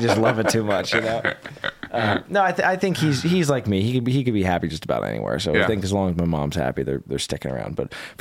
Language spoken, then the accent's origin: English; East Coast, United States; Because I grew up really on the East Coast and the South. That's mm-hmm. really where I grew up.